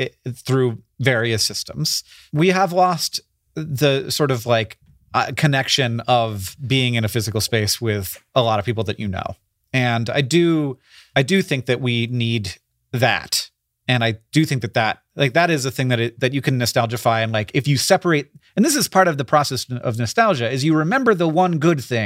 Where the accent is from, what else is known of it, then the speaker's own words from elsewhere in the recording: Florida, United States; because I grew up in Florida and sometimes you just dig for fun